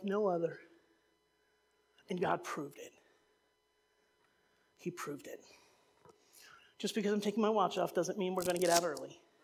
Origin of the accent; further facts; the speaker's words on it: New Jersey, United States; She's from New Jersey, we're from the Garden State.